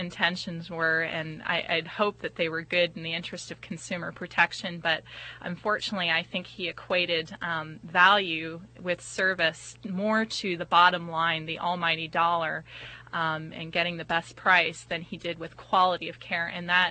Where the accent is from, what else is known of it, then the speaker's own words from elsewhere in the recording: Toronto, Ontario, Canada; moved away as an adult; now in Costa Mesa, United States; Well, I'm originally a native of Toronto, Ontario, in Canada.